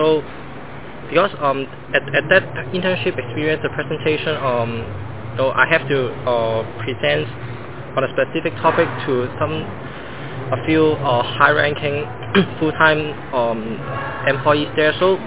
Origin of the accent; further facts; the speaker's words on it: Hong Kong; English is a second language; like me, I'm from Hong Kong, and then you can try to think about the history of Hong Kong